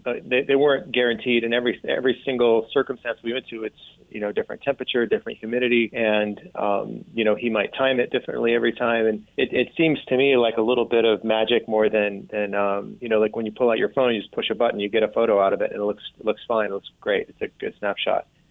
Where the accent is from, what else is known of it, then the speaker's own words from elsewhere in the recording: Utah, United States; And I grew up here in Utah, you know, getting to know the wilderness through rock climbing mostly.